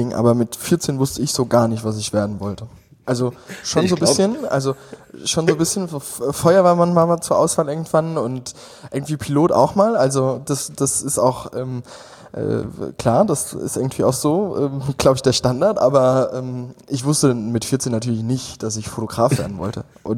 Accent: Rhineland-Palatinate, Germany; now in Berlin, Germany; bin seit 2,5 Jahren Wahlberliner. Komme ursprünglich gebürtig komme ich aus Hunsang, das ist so am äußersten Rande vom Westerwald, schon fast im feindlichen Hessen.

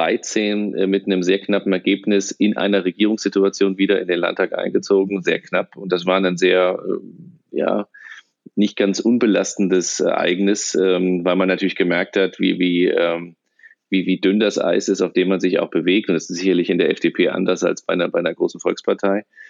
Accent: Hesse, Germany; born there; Ich komme aus gebürtig sozusagen aus Nordhessen

